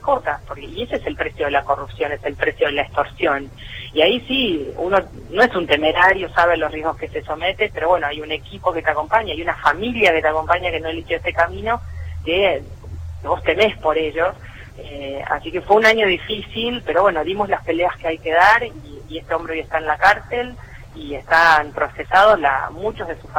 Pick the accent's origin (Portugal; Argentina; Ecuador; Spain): Argentina; Bolívar, Buenos Aires Province; born there; Yo soy bonaerense, nací en Bolívar